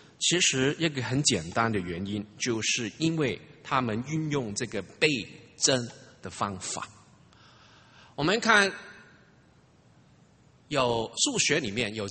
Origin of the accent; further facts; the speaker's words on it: Hong Kong; accent: Hong Kong; Chinese is a second language; 我想每一位都听得懂我香港的国语，应该没问题哈。那么其实我们香港人讲国语啊，真的很多很多问题哈。我起初在台湾读书的时候呢